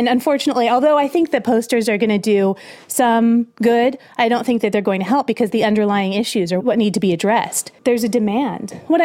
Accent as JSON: {"language": "English", "town": "San Diego", "region": "California", "country": "United States", "tie": "born or raised there", "said": "I grew up in San Diego, so I remember a lot of people."}